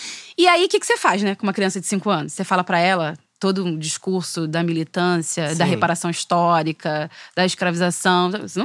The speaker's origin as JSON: {"language": "Portuguese", "town": "São João de Meriti", "region": "Rio de Janeiro", "country": "Brazil", "tie": "born or raised there", "said": "Fiz o curso normal lá em São João de Meriti, na cidade onde eu nasci, né?"}